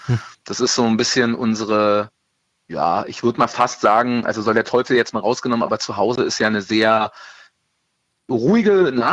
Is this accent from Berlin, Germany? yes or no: yes; Berlin, Germany